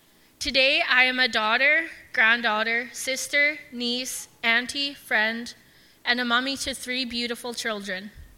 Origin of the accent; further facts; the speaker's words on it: Big River, Saskatchewan, Canada; I grew up in Big River, Saskatchewan, in a loving foster home, and I also know and have a close relationship with my biological family.